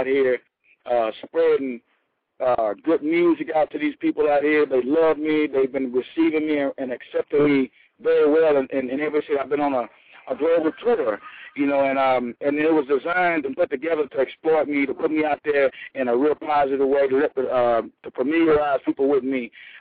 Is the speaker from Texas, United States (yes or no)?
yes; Houston, Texas, United States; I am in Corpus Christi, Texas. I'm from Houston, Texas, the king of R&B, baby.